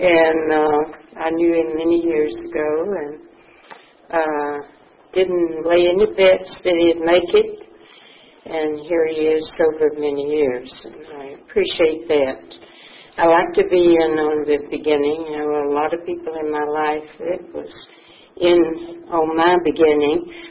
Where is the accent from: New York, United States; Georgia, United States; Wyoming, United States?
Georgia, United States; LaGrange; I was born in LaGrange, Georgia, one of a family of three children. And my father was a mill hand. He was what we called a fixer. I lived in Dunson Village in LaGrange, Georgia.